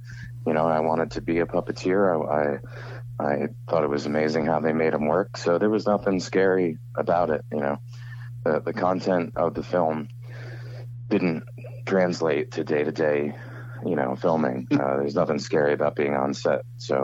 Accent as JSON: {"language": "English", "region": "New Jersey", "country": "United States", "lives_now": "Florida, United States", "said": "But, no, I love Jersey. I'm from North Jersey, which is – I'm from North Jersey, which, as anyone who lives here knows, is a completely different state than South Jersey."}